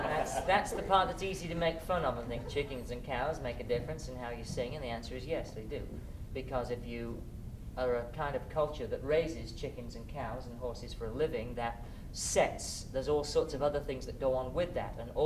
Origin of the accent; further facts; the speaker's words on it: England, United Kingdom; now in United States; When I go to England now and do collecting of dances, I don't even bother telling them I'm English. I dress like an American, I talk like an American, and I move like an American